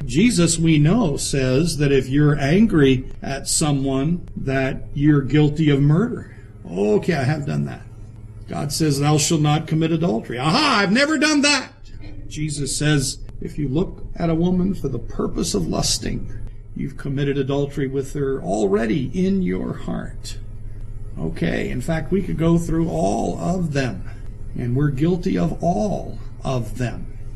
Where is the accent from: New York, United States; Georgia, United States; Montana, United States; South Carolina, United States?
South Carolina, United States; Charleston; I grew up in Charleston. There's lots of water.